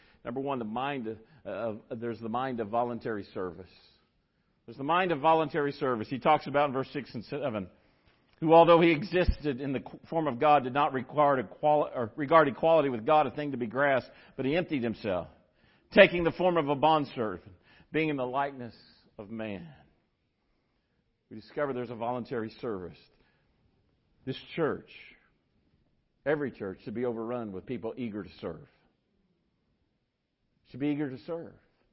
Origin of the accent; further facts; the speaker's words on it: Webb City, Missouri, United States; I grew up in Southwest Missouri and graduated from Webb City High School.